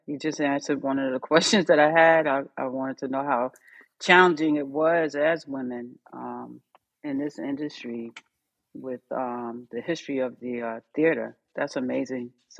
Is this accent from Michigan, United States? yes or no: no; Brooklyn, New York, United States; I noticed that because I'm originally from Brooklyn